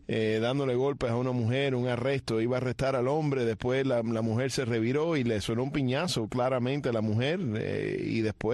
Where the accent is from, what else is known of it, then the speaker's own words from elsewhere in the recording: Cuba; puede añadir a esa a ese playlist de cubanos cuando nos sentimos mal